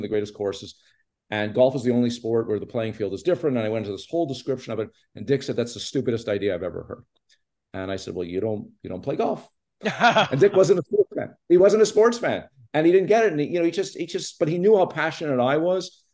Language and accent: English; Canada; now in Los Angeles, United States; But growing up in Canada, certainly hockey is everything.